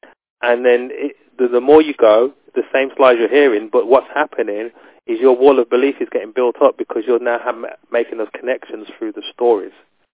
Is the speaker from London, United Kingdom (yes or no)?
no; Waltham Abbey, East of England, United Kingdom; I'm from Waltham Abbey in the UK.